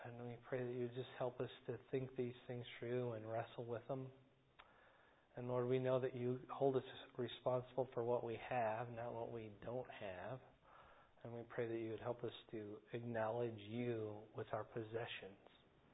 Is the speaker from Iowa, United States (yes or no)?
yes; Iowa, United States; But I'm from Iowa.